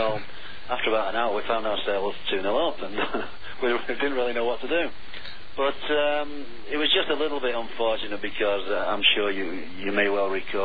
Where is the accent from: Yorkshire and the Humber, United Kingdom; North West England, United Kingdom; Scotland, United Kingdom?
North West England, United Kingdom; Ashton-under-Lyne; I come from Aston-on-the-Lyme.